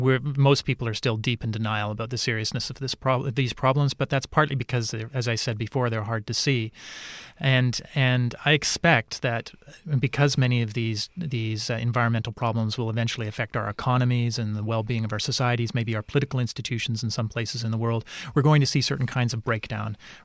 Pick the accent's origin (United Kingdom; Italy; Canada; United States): Canada; and I can say this as a Canadian